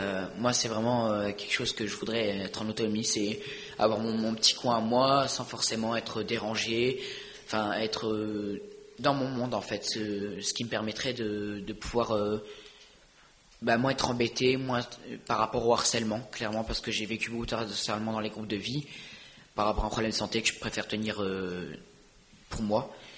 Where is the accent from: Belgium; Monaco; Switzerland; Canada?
Belgium; Braine-l'Alleud, Walloon Brabant; born there; moved away; also born or lived in Aix-en-Provence; je suis né à Braine-l'Alleud, comme je vous avais déjà dit. Et par contre, je suis allé directement dans le sud, où j'ai vécu à Aix-en-Provence quelques temps, et après je suis parti à la campagne.